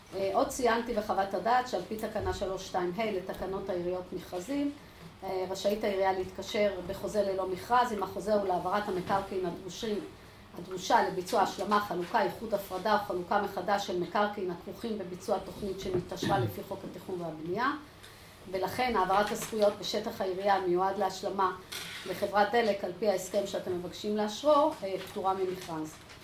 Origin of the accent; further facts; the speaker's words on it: Ness Ziona, Central District, Israel; מנס ציונה, אני מדברת נס ציונית שוטפת.